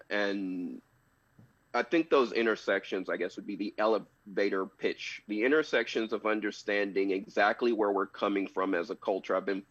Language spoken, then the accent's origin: English; Tennessee, United States; born there; Oh, basically, I was born in Tennessee to a family that fell in love and was raised in segregation.